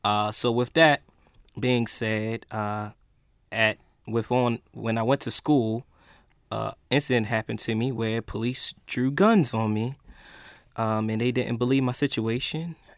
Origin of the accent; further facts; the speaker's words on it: Baltimore, Maryland, United States; I'm from Baltimore, 24 years old, and being within Baltimore, I got pulled over countless number of times